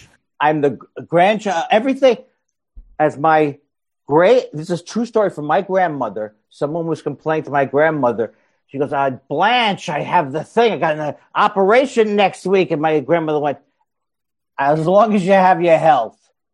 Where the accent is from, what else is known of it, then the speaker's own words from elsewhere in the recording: Queens, New York, United States; I'm a Jew from Queens.